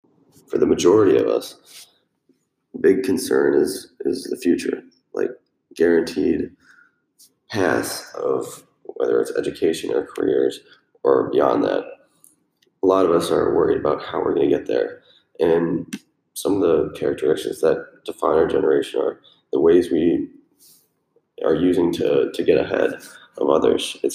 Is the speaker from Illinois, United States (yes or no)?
yes; Chicago, Illinois, United States; I'm coming from Chicago area. And yeah, just now a freshman in college, but graduated this past May from a pretty big high school from the north suburbs of Chicago.